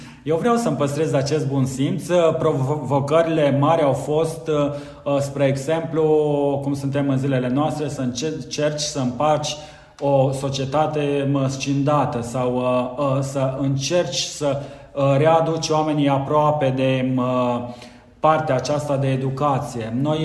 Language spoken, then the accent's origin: Romanian; Dumbrăvița, Bistrița-Năsăud, Romania; un articol ce am considerat eu despre satul meu natal, Dumbrăvița, cum l-am văzut